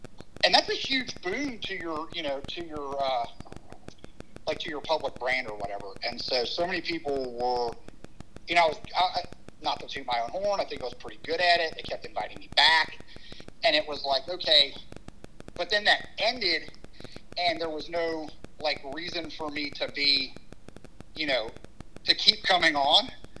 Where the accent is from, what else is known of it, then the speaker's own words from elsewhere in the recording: Peachtree City, Georgia, United States; And we're both from Peachtree City, Georgia. We went to high school there and ended up at Georgia.